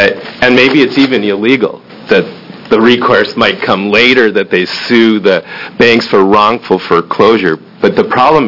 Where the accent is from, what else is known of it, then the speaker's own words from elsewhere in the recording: Sandy, Oregon, United States; I'm from Sandy, Oregon.